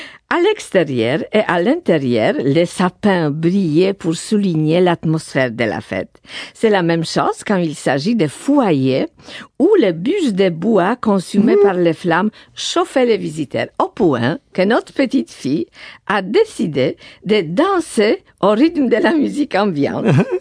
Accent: Poland; le téléphone de la part d'un ami de mon enfance en Pologne

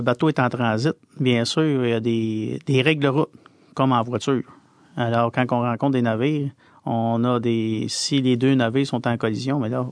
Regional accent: Montreal, Quebec, Canada; born there; Je suis né à Montréal parce que je suis né dans un hôpital.

